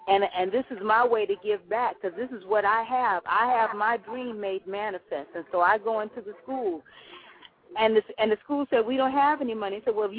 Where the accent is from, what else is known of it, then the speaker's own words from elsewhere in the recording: Compton, California, United States; I'm from the hood. I grew up in Compton, and Compton is a little town in Southern California.